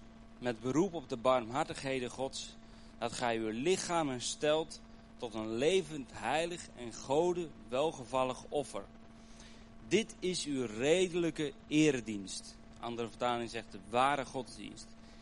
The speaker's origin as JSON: {"language": "Dutch", "town": "Urk", "region": "Flevoland", "country": "Netherlands", "tie": "born or raised there", "said": "En geboren en getogen in Urk."}